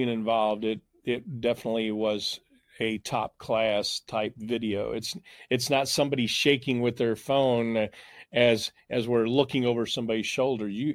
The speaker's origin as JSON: {"language": "English", "region": "Southeast", "country": "United States", "tie": "born or raised there", "said": "I grew up in the Southeast, and it was in a day and age where you had four channels that you could watch."}